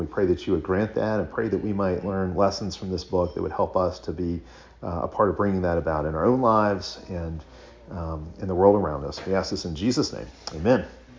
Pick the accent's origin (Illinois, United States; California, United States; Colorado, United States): Illinois, United States; I grew up outside of Chicago, real close to Lake Michigan.